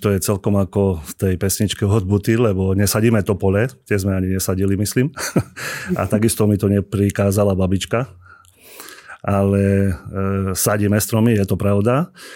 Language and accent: Slovak; Trstené pri Hornáde, Košice Region, Slovakia; som z Trsteného pri Hornáde a cez našu obec vedie medzinárodná cyklotrasa